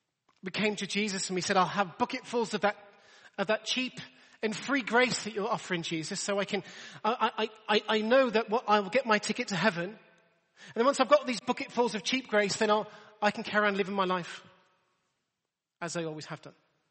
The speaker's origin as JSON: {"language": "English", "town": "Telford", "region": "West Midlands", "country": "United Kingdom", "tie": "born or raised there", "also_born_or_lived": "Birmingham / Coventry", "said": "Remember when we were kids, I was brought up in Telford and then Birmingham and then we moved to Coventry."}